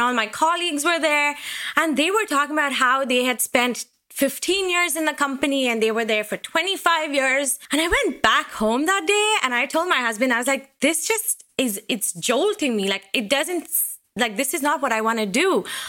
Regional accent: Seattle, Washington, United States; I mean, we live in the Pacific Northwest. I am from Seattle, Washington.

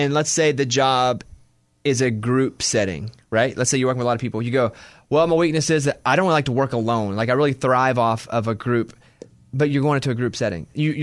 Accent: Mountain Pine, Arkansas, United States; I was born in Mountain Pine, Arkansas. I was born in a town of 772 people. I graduated high school.

